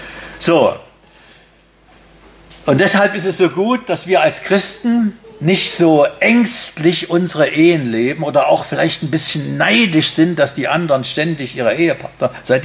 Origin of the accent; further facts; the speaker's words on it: Brandenburg, Germany; Das ist normal, dass eine Beziehung in der Uckermark, da wo ich herkomme, geht nicht länger als ein halbes Jahr.